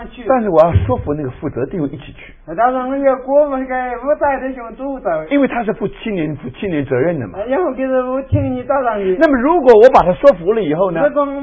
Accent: Taiwan; 我是在台湾长大的，

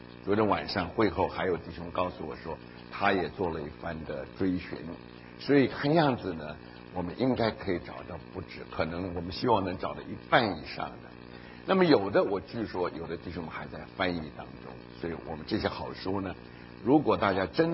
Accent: Taiwan; 因为我们在远东长大的，尤其是台湾长大的

